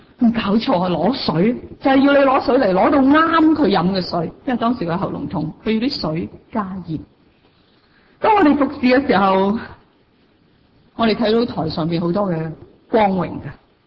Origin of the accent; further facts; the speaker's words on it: Guangzhou, Guangdong, China; 我哋广州人话有风就会点啊，使尽力。